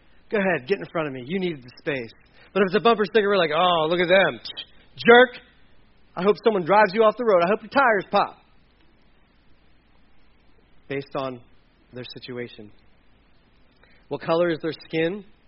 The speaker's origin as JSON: {"language": "English", "region": "Delaware", "country": "United States", "said": "Hi, I'm from Delaware."}